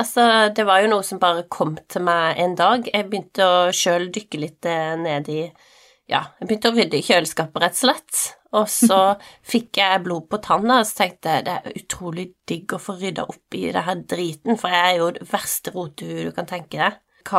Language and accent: Norwegian; Rogaland, Norway; Eller jeg så på det gamle huset vi vokste opp i, på Jæren.